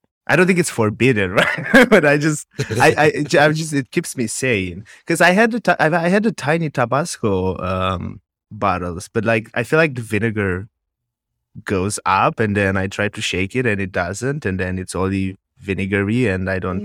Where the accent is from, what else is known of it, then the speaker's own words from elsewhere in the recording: Romania; English is a second language; moved away as an adult; now in Netherlands; I'm from Romania, but I'm a software engineer in the Netherlands. I've been living here for almost 5 years, moved from a tiny city in Romania to a tiny city in the Netherlands.